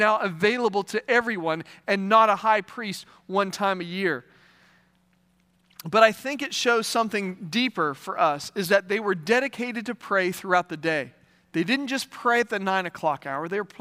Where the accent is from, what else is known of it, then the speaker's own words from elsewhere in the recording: West Virginia, United States; I'm from West Virginia. It's a little further north.